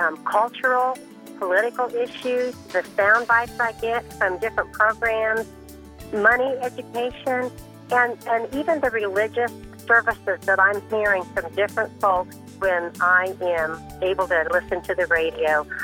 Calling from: Indiana, United States; I'm calling from Indiana.

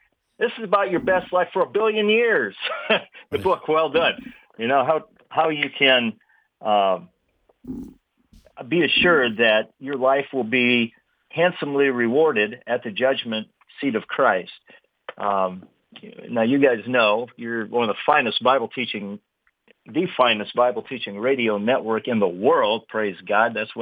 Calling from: Indianapolis, Indiana, United States; Sunny Indianapolis.

